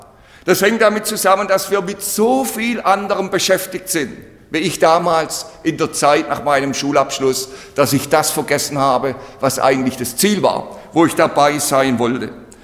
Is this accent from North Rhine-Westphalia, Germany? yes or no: no; Bad Liebenzell, Baden-Württemberg, Germany; Ich bin ja auf dem Missionsberg in Bad Liebenzell aufgewachsen